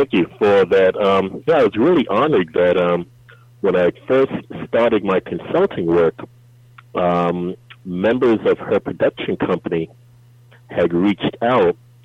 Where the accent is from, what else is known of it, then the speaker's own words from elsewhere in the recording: New York, United States; I'm from New York, and coming up through the New York Board of Ed, we never had any black studies, really even had a black teacher.